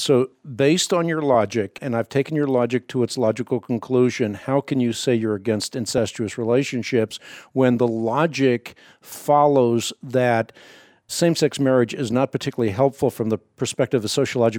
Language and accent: English; Leiden, South Holland, Netherlands; born there; first language Dutch; English is a second language